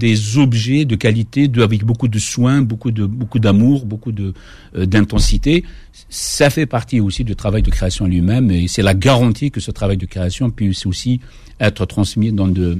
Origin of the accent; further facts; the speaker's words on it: Kabylie, Algeria; je suis reparti sur les lieux de mon enfance d'ailleurs, donc à Ifli, Saint-Exirte, Kabylie-Maritime, sur les lieux de l'enfance, les lieux de la guerre, puisque moi je suis un enfant de la guerre, j'avais 11 ans à l'indépendance.